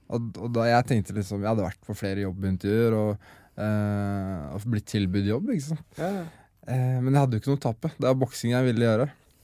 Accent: Skien, Vestfold og Telemark, Norway; Og det er jo Skien vi startet i, der jeg vokste opp.

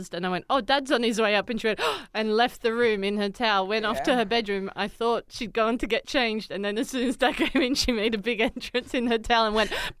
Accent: Newcastle, New South Wales, Australia; I grew up in Australia, Newcastle.

